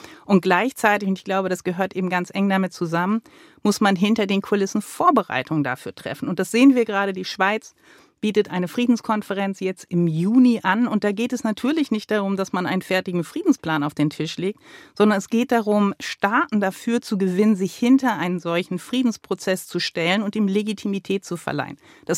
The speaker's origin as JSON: {"language": "German", "region": "Schleswig-Holstein", "country": "Germany", "tie": "born or raised there", "said": "ich komme ja aus Norddeutschland, um genau zu sein aus Ostholstein"}